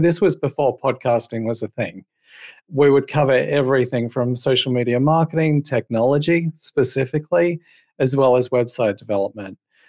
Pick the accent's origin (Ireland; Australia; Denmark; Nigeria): Australia; South Australia; accent: Australian; moved away as an adult; now in United States; So yeah, for those wondering, the accent is Australian. So I'm from Australia, South Australia. I've been in Florida for about 6 or 7 years now, I think.